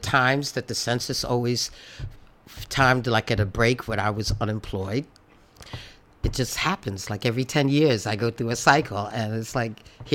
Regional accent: Brooklyn, New York, United States; I grew up on Brooklyn Avenue. I'm all about being Brooklyn. I'm Brooklyn born and bred. I think Brooklyn is the greatest city in the world.

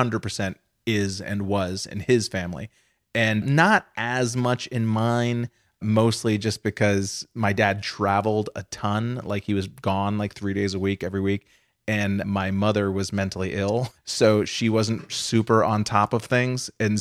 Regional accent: Massachusetts, United States; I grew up outside of Boston in Massachusetts.

